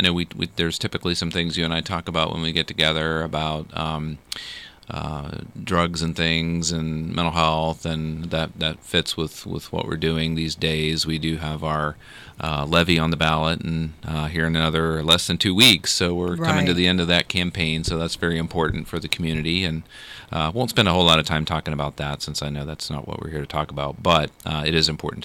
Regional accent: Ohio, United States; now in Marion, United States; I'm not from Marion originally. I grew up in Southern Ohio, and I have enjoyed being here because there are elements of this that do feel like home to me.

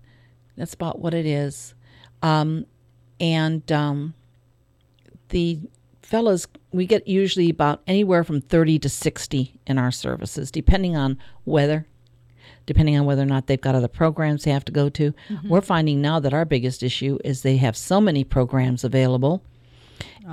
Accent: Cleveland, Ohio, United States; I mean, I grew up in Cleveland, Ohio.

